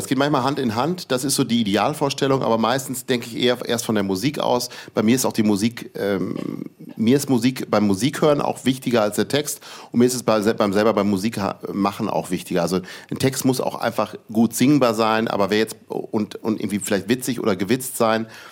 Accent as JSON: {"language": "German", "town": "Ibbenbüren", "region": "North Rhine-Westphalia", "country": "Germany", "said": "Ich bin ja noch nicht mal Osnabrücker. Ich komme aus der Nähe von Osnabrück, aus Ibbenbüren, eine Kleinstadt. Und ich bin auch kein Niedersachse, sondern Westfale."}